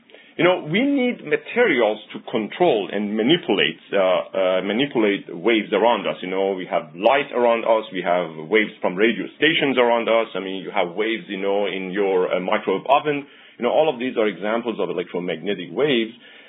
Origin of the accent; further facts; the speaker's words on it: Iran; moved away as an adult; now in United States; I was born in Iran, grew up there, and went to my college there. I got my bachelor's degree there, and then I came to United States for my graduate study.